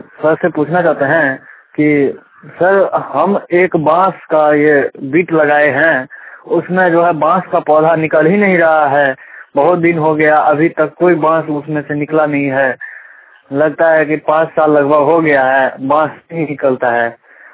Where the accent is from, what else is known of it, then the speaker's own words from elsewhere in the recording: Navkarahi, Bihar, India; मैं नवकरही गांव का रहने वाला हूँ, डिस्ट्रिक्ट मधुबनी और बेनीपट्टी प्रखंड के अंतर्गत से बोल रहा हूँ।